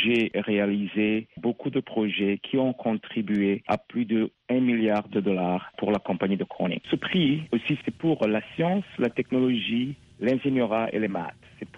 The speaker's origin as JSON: {"language": "French", "town": "Ngagara", "region": "Bujumbura", "country": "Burundi", "tie": "born or raised there", "also_born_or_lived": "China", "lives_now": "United States", "said": "Moi, je suis, comme vous le savez, d'origine burundaise. J'ai grandi en Ngagara. Je suis allé faire mes études en Chine. Et puis, quand j'ai terminé mes études en Chine, je suis venu dans ce pays, ici aux États-Unis."}